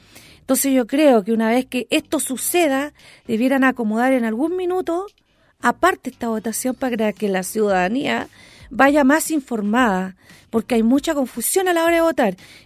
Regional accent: La Florida, Santiago Metropolitan Region, Chile; Yo soy nacida y criada en La Florida.

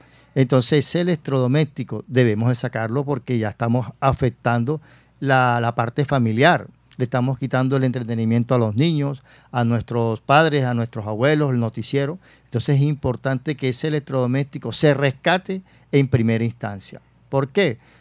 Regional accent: Barranquilla, Atlántico, Colombia; Bueno, como barranquillero no solamente es en la temporada de carnaval. Nosotros los barranquilleros nos gozamos el precarnaval, el carnaval, el poscarnaval y los preparativos del nuevo carnaval.

